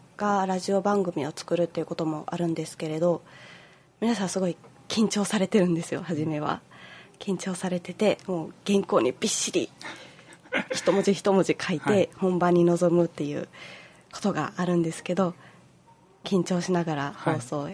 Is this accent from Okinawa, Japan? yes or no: no; Oita, Japan; now in Kyoto, Japan; 出身はあの九州の大分県です。